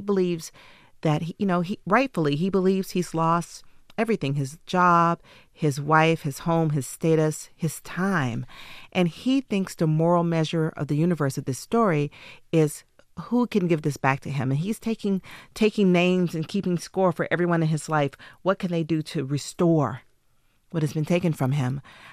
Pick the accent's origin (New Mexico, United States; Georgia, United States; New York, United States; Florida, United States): Georgia, United States; Atlanta; because I consider myself to be a Southern writer. I was born and raised in Atlanta.